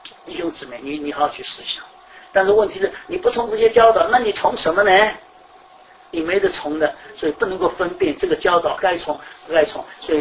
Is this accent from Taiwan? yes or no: no; China; 但是只是这样一个我们中国人比较能够容易的一种东西来讲